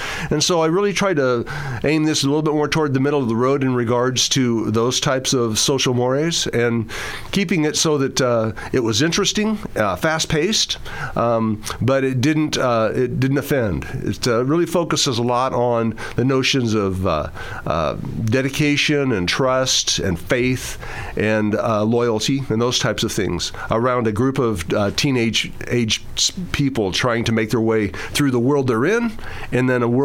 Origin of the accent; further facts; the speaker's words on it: Winston, Oregon, United States; I grew up in Winston. I went grades 1 through 12 in the Winston-Dillard School District, graduating in 1976.